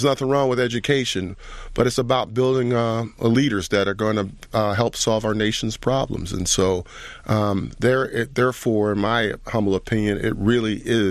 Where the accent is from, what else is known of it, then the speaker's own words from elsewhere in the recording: the South, United States; And so I think those experiences of growing up in the South, they were very, looking back, they were very transformative